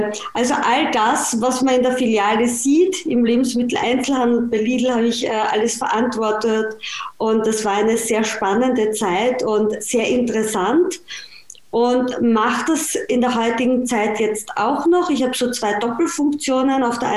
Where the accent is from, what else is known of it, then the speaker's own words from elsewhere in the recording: Vienna, Austria; Also wie man jetzt schon am Dialekt hören kann, bin ich aus Österreich, aus dem schönen Wien.